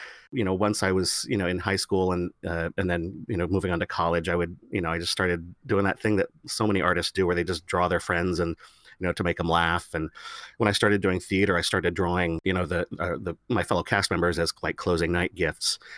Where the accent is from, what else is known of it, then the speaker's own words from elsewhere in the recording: Oregon, United States; moved away as an adult; now in Los Angeles, United States; Yeah. No, I was 18 when I left, moved to LA.